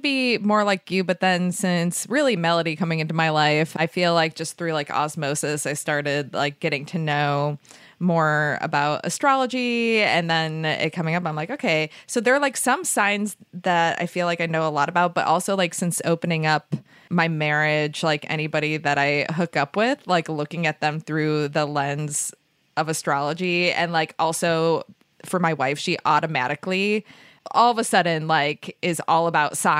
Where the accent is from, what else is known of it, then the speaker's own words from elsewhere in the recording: Buffalo, New York, United States; I grew up in Buffalo for the most part